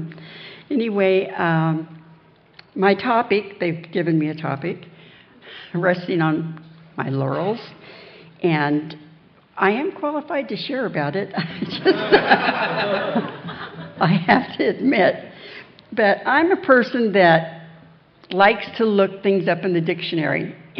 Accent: California, United States; But there was a man in my area. I come from California.

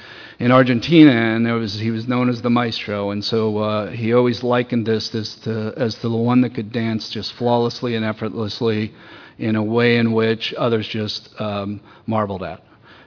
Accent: Tampa, Florida, United States; also born or lived in Park City / Dallas / Chicago / Indianapolis; I'm from Tampa, Florida, by way of Park City, Utah, Dallas, Texas, Chicago, Illinois, Indianapolis, Indiana, Syracuse University, Granby, Connecticut, Greenfield, Massachusetts, Stony Brook, New York

